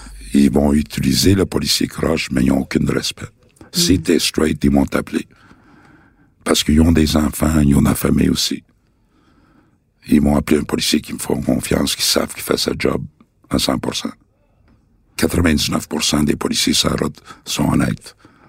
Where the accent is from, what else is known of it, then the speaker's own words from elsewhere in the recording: Montreal, Quebec, Canada; Il faut le dire que je viens de Saint-Henri, évidemment, Saint-Henri, Pointe-Saint-Charles.